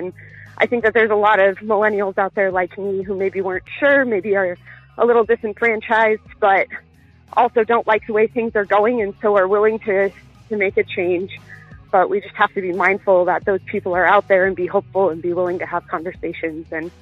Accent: Wyoming, United States; So I grew up in the West, in Wyoming, in a very conservative family and very right-wing, very racist, xenophobic, bigots, all of the things.

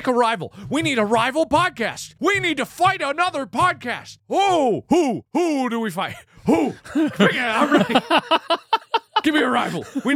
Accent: Cincinnati, Ohio, United States; By this because I grew up in Cincinnati, right?

